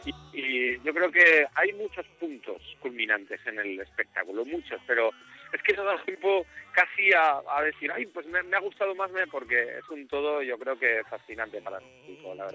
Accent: Zaragoza, Aragon, Spain; Sí, somos de Zaragoza, somos maños. Somos maños

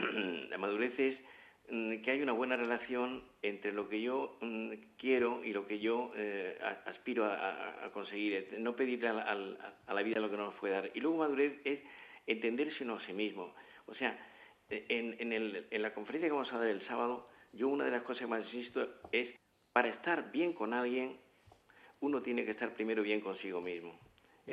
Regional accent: Andalusia, Spain; moved away; soy andaluz, aunque llevo media vida, 3/4 de vida en España

